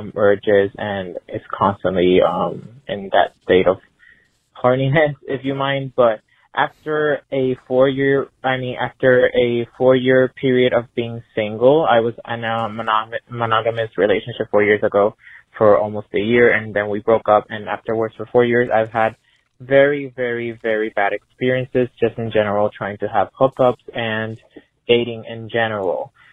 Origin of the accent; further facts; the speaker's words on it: Puerto Rico; I am from Puerto Rico